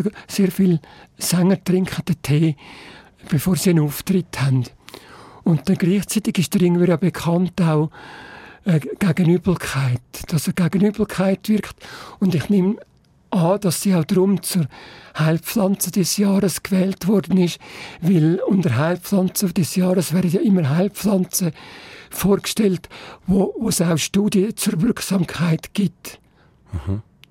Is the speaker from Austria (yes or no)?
no; Switzerland; bei uns in der Schweiz